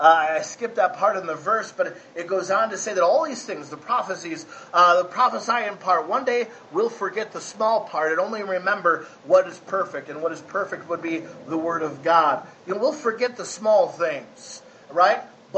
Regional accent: United States; Because I'm an American, I got freedom of speech, I can do that.

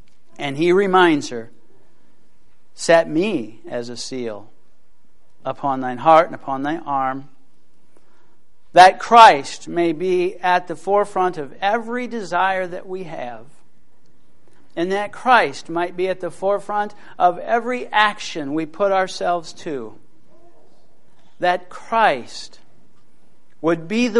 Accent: Ohio, United States; And I'm from Ohio.

